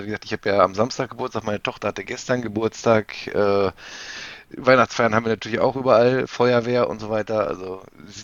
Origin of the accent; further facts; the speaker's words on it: Northern Germany, Germany; vielleicht komme ich einfach zu weit aus dem Norden von Deutschland